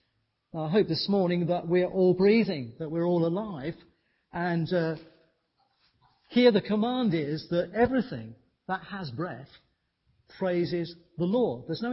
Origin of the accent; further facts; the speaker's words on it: United Kingdom; Even us as British do have those times, don't we?